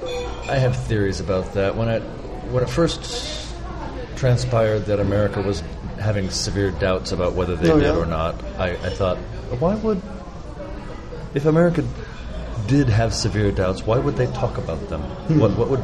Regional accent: California, United States; I grew up in Southern California.

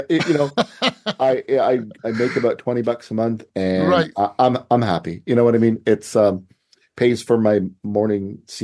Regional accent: Canada; accent: Canadian; Maybe just be my crazy Canadian accent.

